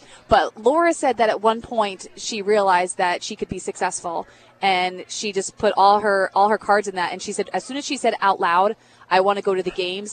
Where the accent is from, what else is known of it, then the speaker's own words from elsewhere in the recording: New Jersey, United States; also born or lived in Boston; I'm from New Jersey, and I lived in Boston.